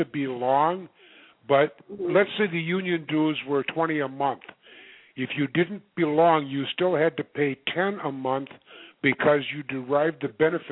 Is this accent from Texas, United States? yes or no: no; Minnesota, United States; I'm from Minnesota. The union was the Teamsters.